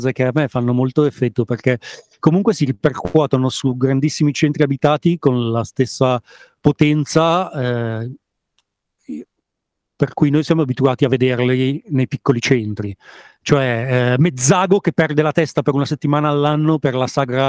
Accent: Milan, Lombardy, Italy; per me da milanese è sempre stata un'esperienza

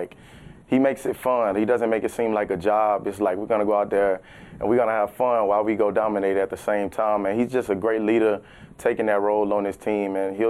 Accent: Baton Rouge, Louisiana, United States; But I would say growing up in Baton Rouge, it's like I never really had a favorite team. Of course, I always watch LSU. That's the home team, you know.

